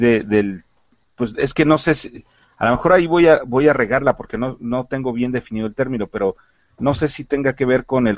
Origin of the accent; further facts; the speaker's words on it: Mexico; a mí por ejemplo como mexicano me choca ese tipo de imagen